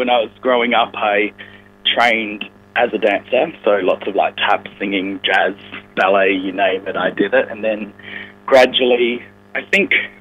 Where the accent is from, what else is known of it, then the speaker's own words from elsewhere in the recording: Perth, Western Australia, Australia; moved away as an adult; now in Sydney, Australia; I grew up in Perth and then owned a dance studio at 17. And then at 21, I decided to make the big move to Sydney.